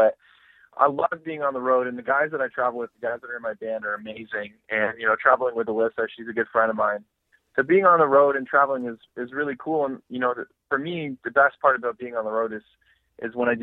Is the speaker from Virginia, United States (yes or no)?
yes; Richmond, Virginia, United States; born there; I was born in Richmond, Virginia